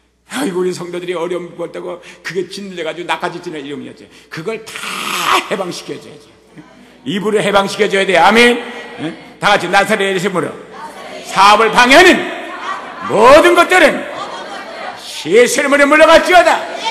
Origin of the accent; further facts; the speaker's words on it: South Korea; 어렸을 때 한국에는 온돌방에 살았죠.